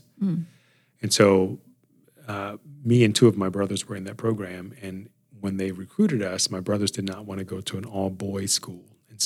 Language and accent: English; Washington, District of Columbia, United States; They all settled in D.C. And I grew up near Howard University, which felt like a castle to me.